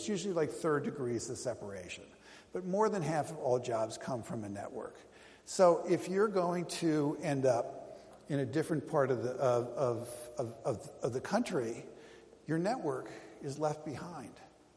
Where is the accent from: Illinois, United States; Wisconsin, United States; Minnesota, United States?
Minnesota, United States; particularly like I'm from Minnesota, right?